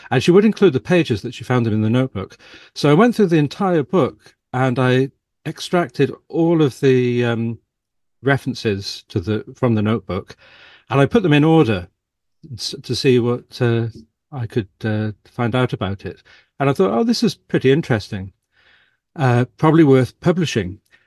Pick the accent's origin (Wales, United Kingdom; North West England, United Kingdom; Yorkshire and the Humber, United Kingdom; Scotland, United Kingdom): Wales, United Kingdom; moved away as an adult; also born or lived in London / Northern California / Dublin; So I'm from Wales, and I didn't really live in Wales, or hardly, for 30 years. You know, I didn't leave Wales till I was 21. And then I was like 10 years around London, 10 years in Northern California, and 10 years in Dublin. And then we moved back 6 years ago.